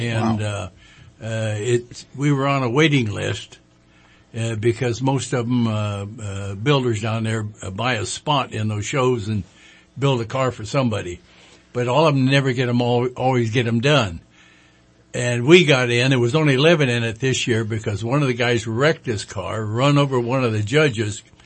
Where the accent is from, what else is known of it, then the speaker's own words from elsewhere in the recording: Arcata, California, United States; now in Redding, United States; Born and raised in Arcata.